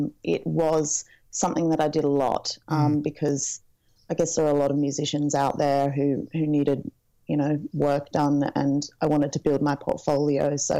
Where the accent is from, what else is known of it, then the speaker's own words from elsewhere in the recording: Sydney, New South Wales, Australia; And I'm from Sydney, Australia.